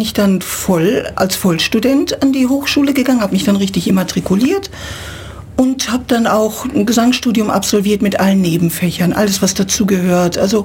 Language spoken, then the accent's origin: German; Münster, North Rhine-Westphalia, Germany; Münster, ja? In Westfalen, im schönen Münster. Und im schönen Münsterland, ja, bin ich aufgewachsen.